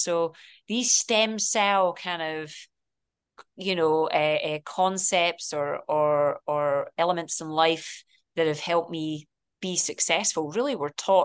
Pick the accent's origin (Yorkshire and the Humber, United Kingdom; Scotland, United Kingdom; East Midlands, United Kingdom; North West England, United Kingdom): Scotland, United Kingdom; as a Scottish person